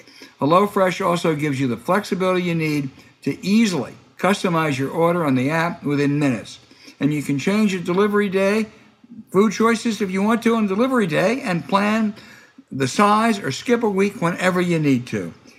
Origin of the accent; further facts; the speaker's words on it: Pennsylvania, United States; also born or lived in Virginia; I was born in Virginia, but I grew up in Pennsylvania, and I went every summer.